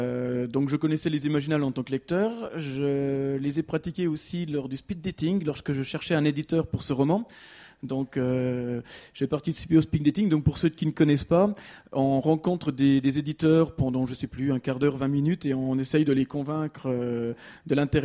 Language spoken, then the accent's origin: French; Nancy, Grand Est, France; donc je suis de Nancy, mais j'ai des racines vosgiennes